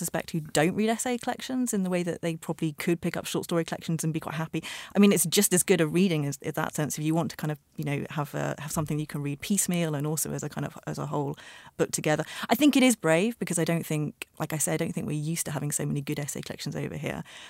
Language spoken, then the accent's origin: English; Ireland; particularly abortion as an Irish woman, and talking about issue the referendum